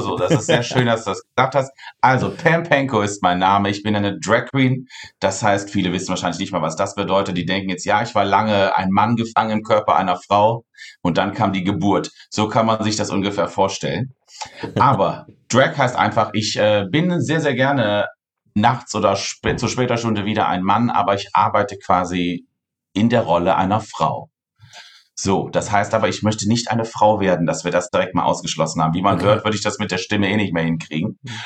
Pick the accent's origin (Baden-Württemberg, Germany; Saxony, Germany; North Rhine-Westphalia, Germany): North Rhine-Westphalia, Germany; ich komme ja aus dem wunderschönen Köln und ich bin auch hier in der Nähe aufgewachsen. Ich bin leider keine gebürtige Kölnerin, aber auch schon aus einer Gegend, wo Karneval sehr, sehr groß geschrieben wird.